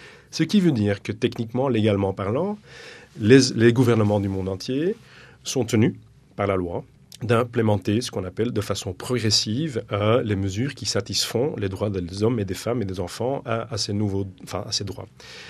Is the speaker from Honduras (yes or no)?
no; Belgium; Moi, je viens de la Belgique.